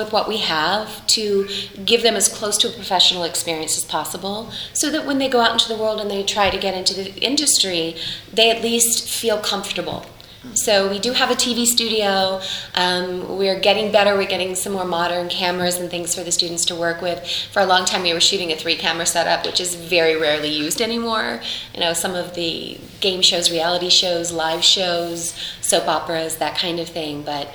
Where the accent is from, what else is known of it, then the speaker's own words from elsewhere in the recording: Florida, United States; now in Los Angeles, United States; I grew up in Florida. I'd only seen snow once in my life, so it was a no-brainer. So I moved to Los Angeles.